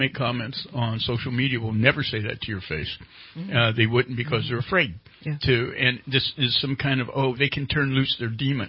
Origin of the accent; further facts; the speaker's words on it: United States; I think we should all just start out by saying I'm an American.